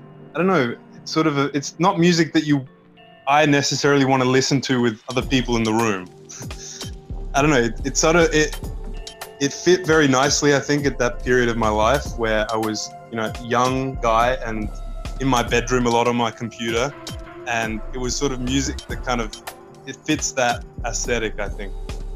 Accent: Adelaide, South Australia, Australia; growing up in Adelaide, there was there's definitely a feeling of being trapped

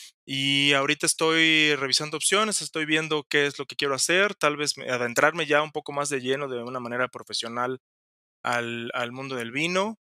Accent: Mexico; Soy un mexicano apasionado de los vinos mexicanos.

